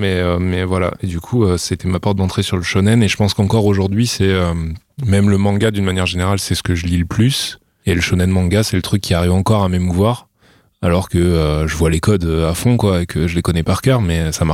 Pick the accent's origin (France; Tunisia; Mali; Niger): France; La Garde-Freinet, Provence-Alpes-Côte d'Azur; Dans un bled qui s'appelle la Garde Freinet, c'est à côté de Saint-Tropez. C'est vraiment un tout petit village dans la montagne, et il devait y avoir, je sais pas, 1500 habitants, un truc comme ça.